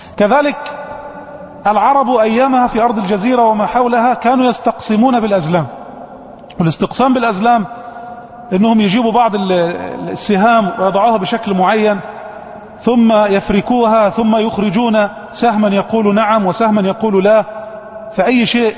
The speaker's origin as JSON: {"language": "Arabic", "region": "Upper Egypt", "country": "Egypt"}